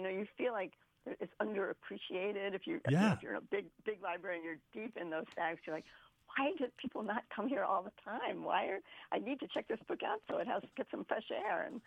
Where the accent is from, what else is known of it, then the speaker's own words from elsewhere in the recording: Poughkeepsie, New York, United States; I grew up in Poughkeepsie, New York, which is a small river city, and it had one main library.